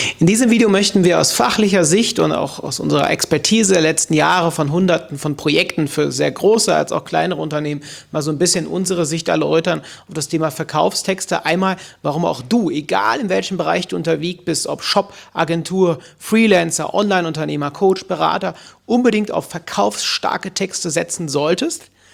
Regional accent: Cologne, North Rhine-Westphalia, Germany; bei uns in Köln

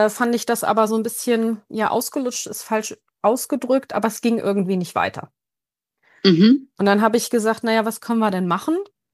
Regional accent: Rhineland-Palatinate, Germany; komme aus dem schönen Rheinland-Pfalz aus Deutschland

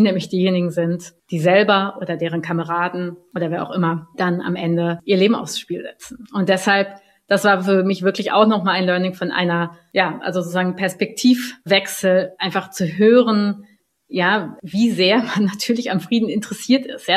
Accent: West Germany, Germany; Also Ich bin Jahrgang 82, das heißt, ich kann von mir nicht sagen, dass ich in Bonn dabei war und ich bin aus dem Westen.

